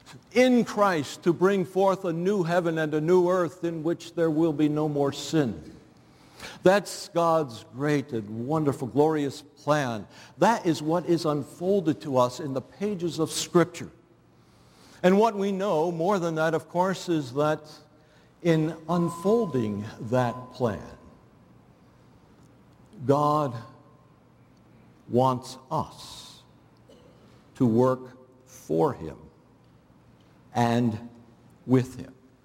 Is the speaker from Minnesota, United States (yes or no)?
no; New Jersey, United States; When I grew up in New Jersey, the next street behind my house was a dead-end street, and so there was very little traffic on that street.